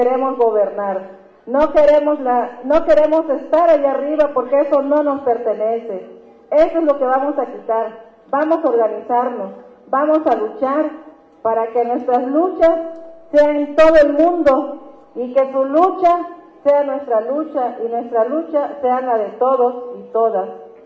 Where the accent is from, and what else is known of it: Mexico